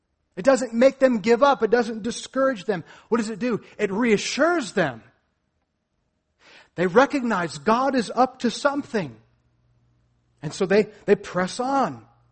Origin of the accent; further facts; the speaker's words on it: Rhode Island, United States; also born or lived in North Carolina / Florida; I'm from Rhode Island. I like a cold climate, and I lived in North Carolina for 10 years. I lived in South Florida for some time.